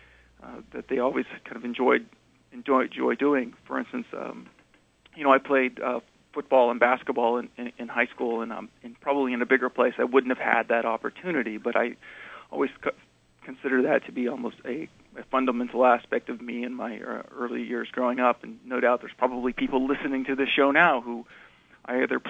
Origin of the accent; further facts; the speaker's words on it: Round Valley, California, United States; also born or lived in Covelo; It was kind of obviously a fond memory for me growing up in Round Valley. I've always appreciated and I've always liked kind of the rural nature of Northern California